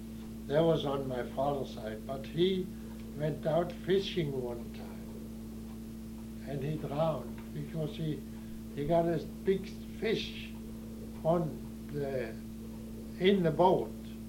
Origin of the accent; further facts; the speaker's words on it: Stavanger, Rogaland, Norway; English is a second language; Yes, I grew up in Stavanger